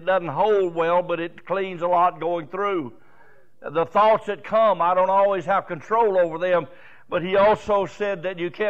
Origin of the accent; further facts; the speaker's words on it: Canada; now in United States; Don't judge me by my accent. I've said many times, if you slit this wrist right here, it'll start spitting out little red maple leaves.